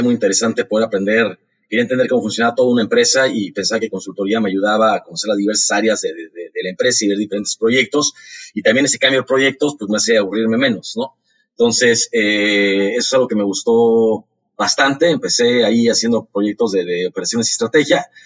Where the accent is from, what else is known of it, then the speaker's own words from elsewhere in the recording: Mexico City, Mexico; born there; yo nací en Ciudad de México. Mi madre es mexicana y mi padre es argentino.